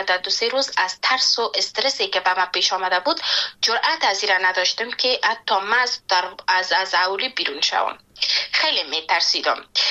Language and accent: Persian; Panjshir, Afghanistan; born there; با پنچیر برام و جایی که من زادگاهم است